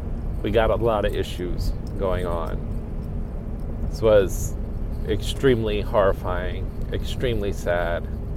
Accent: United States; As an American, if you go to the gun range, those people who you are quote-unquote afraid of or whatever, you're not going to be afraid of because you're part of the gun culture then.

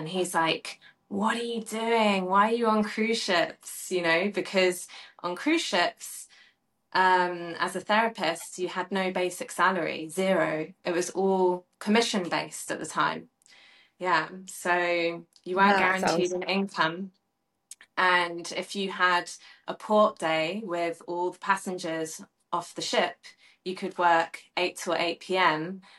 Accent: Southampton, South East England, United Kingdom; I grew up in Southampton in the south of UK.

